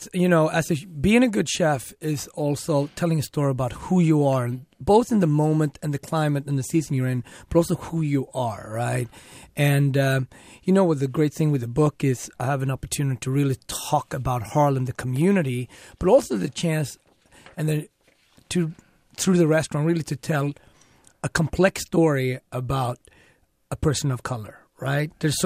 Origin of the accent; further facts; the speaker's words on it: Sweden; English is a second language; also born or lived in Ethiopia; I was like any Swede. I was born in Ethiopia. And then I was adopted. Me and my sister, we had tuberculosis. And we were adopted to Sweden.